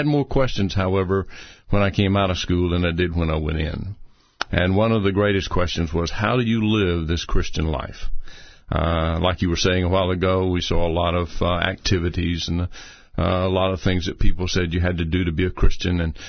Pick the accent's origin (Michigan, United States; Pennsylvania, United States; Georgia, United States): Georgia, United States; Albany; Well, I was born and raised right there in Albany, Georgia.